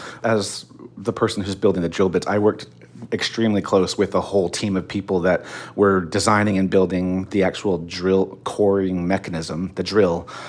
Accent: Arizona, United States; born there; I'm Navajo. I was born on the Navajo Nation.

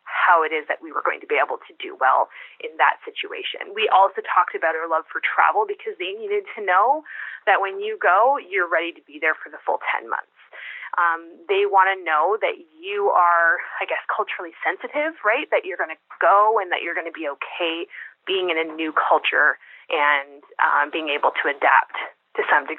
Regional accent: Canada; And even more amazing for us, because we're Canadian, is that they had a Tim Hortons.

